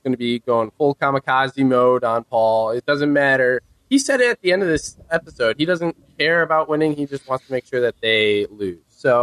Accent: Illinois, United States; He always says Illinois because I'm from Illinois.

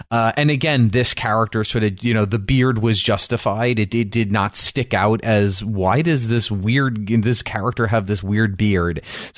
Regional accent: New York, United States; They, growing up in New York.

